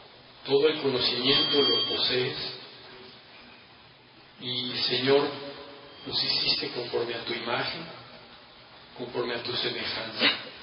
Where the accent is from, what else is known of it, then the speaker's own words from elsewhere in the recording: Mexico City, Mexico; born there; Nací en la Ciudad de México en el año 56. Nadie es perfecto, entonces. Y fui criado en una familia católica